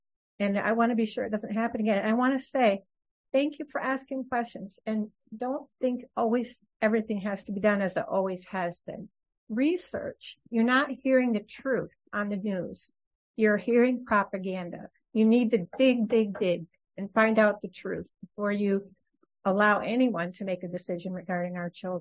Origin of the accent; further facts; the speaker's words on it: Bear Creek Township, United States; I'm from Bear Creek Township.